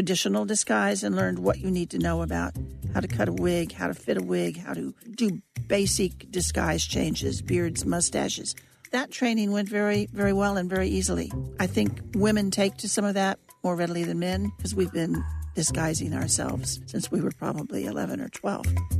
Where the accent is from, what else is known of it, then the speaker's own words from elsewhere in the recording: Kansas, United States; You know, we were so young, and I was from Kansas, loving being in Europe